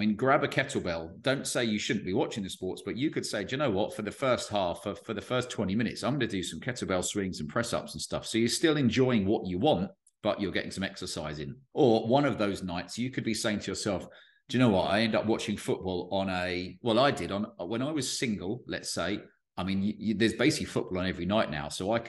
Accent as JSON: {"language": "English", "region": "England", "country": "United Kingdom", "said": "to state the obvious, I am from England"}